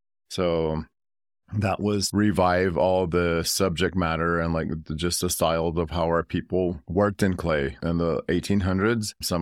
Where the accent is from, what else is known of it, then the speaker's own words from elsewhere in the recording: Cochiti Pueblo, New Mexico, United States; I am from Cochiti, Pueblo, New Mexico.